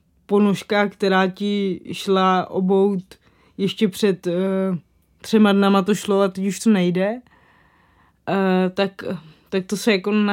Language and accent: Czech; Moravany, South Moravian Region, Czechia; já pocházím z Moravan u Kyjova, což je na Slovácku. A tam je ta víra docela hluboce zakořeněná, bych řekla.